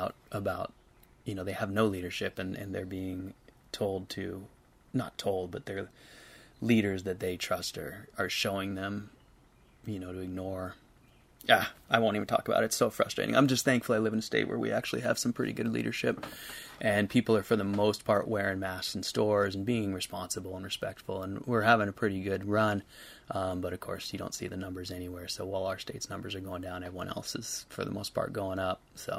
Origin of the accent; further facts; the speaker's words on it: Seattle, Washington, United States; I grew up in Seattle, as I just said, and as soon as I could, I left. And I've always lived in more rural areas